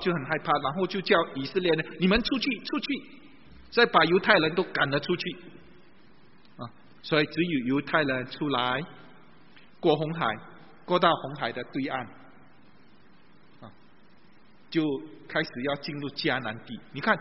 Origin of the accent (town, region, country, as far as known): Singapore